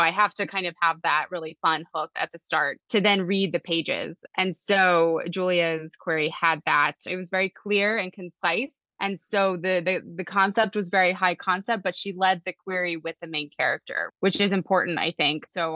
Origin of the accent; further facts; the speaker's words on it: Kentucky, United States; And then I'm always looking for a really good Southern set story because I am from Kentucky.